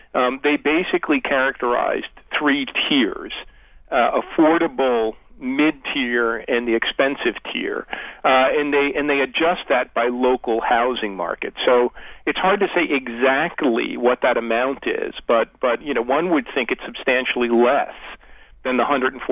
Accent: New Jersey, United States; Yeah, that's what I grew up in New Jersey. Single first floor of my parents' two-family house.

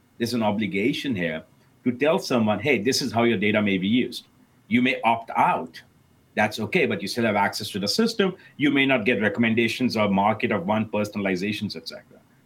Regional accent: Midwest, United States; I'm from the Midwest. I stay close to Notre Dame.

